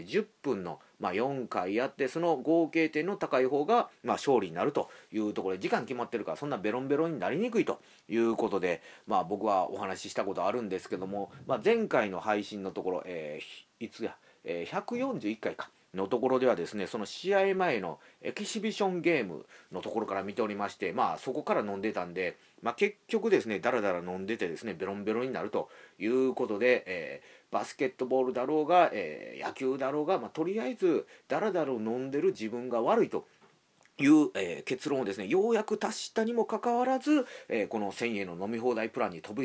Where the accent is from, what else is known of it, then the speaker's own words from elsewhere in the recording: Ibaraki, Japan; これ一番僕はね、地元の茨城から近いやんと思って